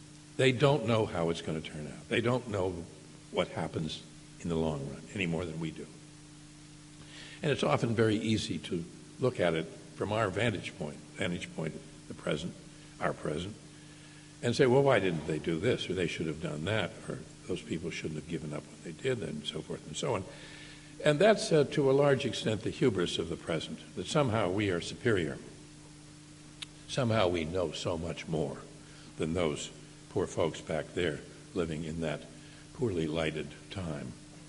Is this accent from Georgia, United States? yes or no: no; Pittsburgh, Pennsylvania, United States; Pittsburgh is my hometown